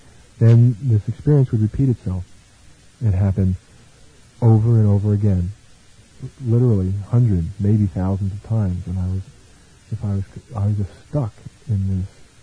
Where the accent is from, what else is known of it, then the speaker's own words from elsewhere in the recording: East LA, California, United States; It was almost like a place where I grew up in East LA.